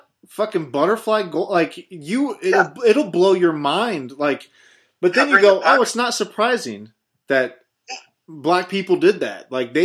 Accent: Ohio, United States; I'm from Ohio, dude.

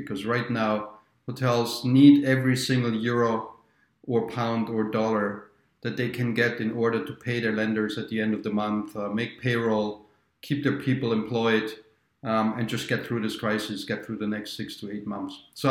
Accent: Austria; now in Minnesota, United States; I'm from near Munich, not in Munich, near Munich, and I'm ending up in Minnesota.

